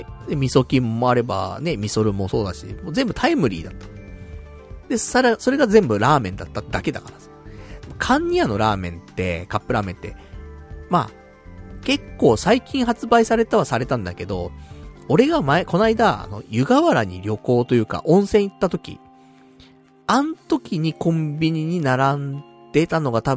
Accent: Saitama, Japan; だから俺も埼玉出身だからね

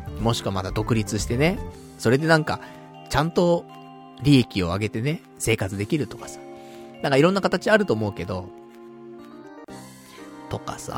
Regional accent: Saitama, Japan; まあ地元埼玉だからな

